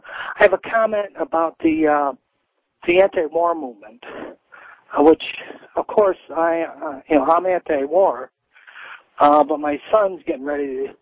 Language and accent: English; Los Angeles, California, United States; because I'm originally from Los Angeles, so I wouldn't even wear my uniform when I came home.